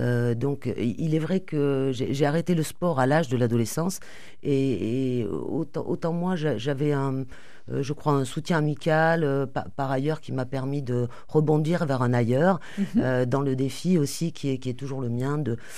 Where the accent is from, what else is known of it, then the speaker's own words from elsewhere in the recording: Toulouse, Occitanie, France; moi j'ai grandi à Toulouse, hein. Je suis une Toulousaine, j'ai fait ma scolarité ici